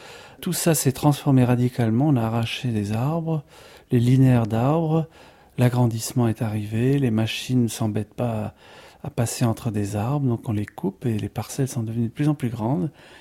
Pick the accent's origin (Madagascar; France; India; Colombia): France; Grand Est; Alors moi j'ai grandi en Lorraine, en Moselle, à côté du plateau lorrain